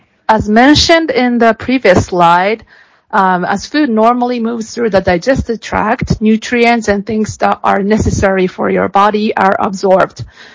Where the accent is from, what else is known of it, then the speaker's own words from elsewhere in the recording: United States; accent: American; And I speak mainly English, as you can see from my American accent. I grew up in U.S., but I practiced mainly in Japan and U.S.